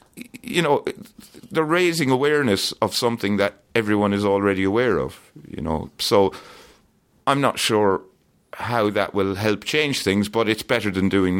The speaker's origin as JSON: {"language": "English", "country": "Ireland", "tie": "born or raised there", "said": "My hometown in Ireland has a population of 4,500."}